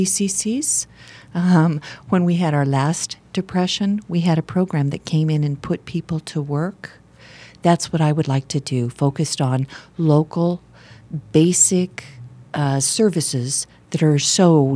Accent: Nebraska, United States; Basically, I come from very humble roots. I grew up in Nebraska.

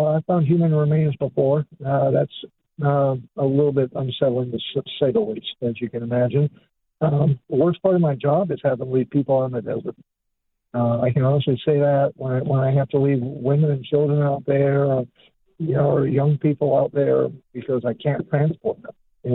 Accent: Tucson, Arizona, United States; I'm actually from Tucson

